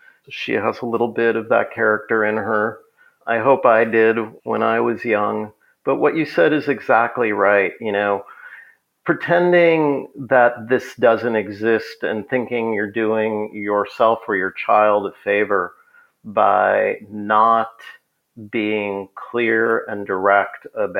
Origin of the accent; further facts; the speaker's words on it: Minneapolis, Minnesota, United States; I grew up in Minneapolis and, you know, I know that I used to go skiing at these little ski hills around town.